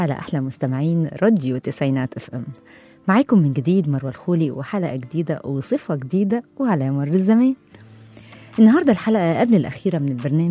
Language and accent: Arabic; Egypt; ويحمي بلدنا مصر وجنودنا إلى على الحدود